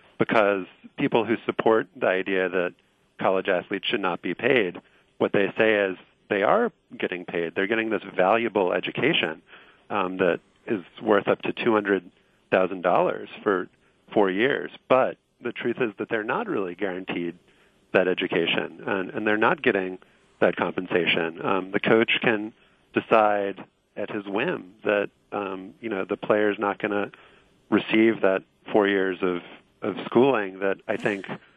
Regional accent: Louisiana, United States; I grew up in Louisiana, and I'm a follower of LSU football and SEC football in general

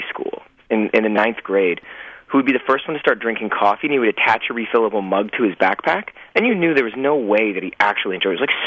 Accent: Toronto, Ontario, Canada; I grew up in Toronto, Canada, in the city.

